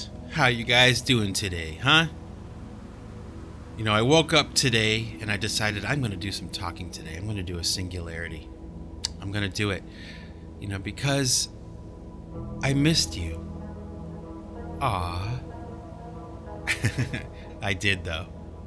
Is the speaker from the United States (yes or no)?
yes; Cleveland, Ohio, United States; born there; And, you know, I live near Boston and I was born in Cleveland.